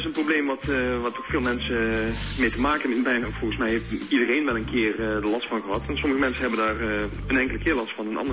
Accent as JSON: {"language": "Dutch", "region": "Limburg", "country": "Netherlands", "said": "Ik kom uit Limburg, dus."}